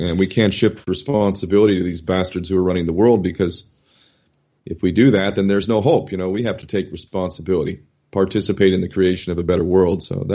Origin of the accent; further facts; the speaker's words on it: San Diego, California, United States; also born or lived in Napa / Los Angeles; Yeah, I was born in Napa, but I was raised in San Diego, lived in L.A. a couple years too, but mostly San Diego.